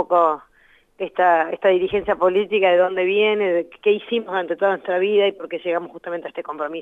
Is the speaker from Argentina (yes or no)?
yes; La Plata, Buenos Aires Province, Argentina; born there; Ahí nací en el Italiano, sí, tal cual.